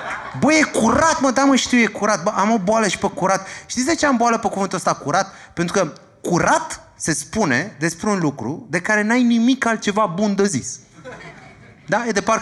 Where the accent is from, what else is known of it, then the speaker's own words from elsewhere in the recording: Bucharest, Romania; Zic, da, știu, dar eu sunt din București